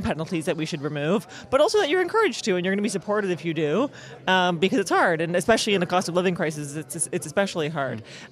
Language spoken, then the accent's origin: English; Ontario, Canada; I mean, I'm from Ontario. We don't have that option.